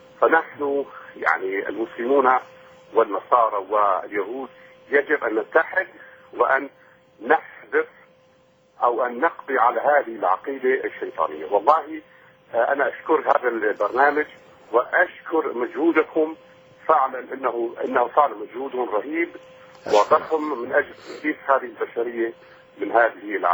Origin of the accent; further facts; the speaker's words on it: Syria; فأنا كسوري وكمسلم سابق